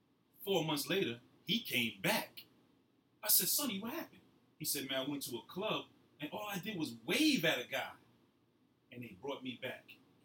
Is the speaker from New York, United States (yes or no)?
yes; New York, United States; I'm from New York.